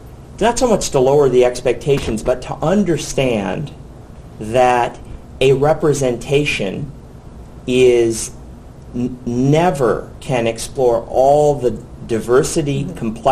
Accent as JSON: {"language": "English", "region": "Nebraska", "country": "United States", "also_born_or_lived": "Dallas, United States", "moved": "yes", "lives_now": "Canada", "said": "I came to Canada 10 years ago. I'm originally from Nebraska, but I came from the University of Texas at Dallas."}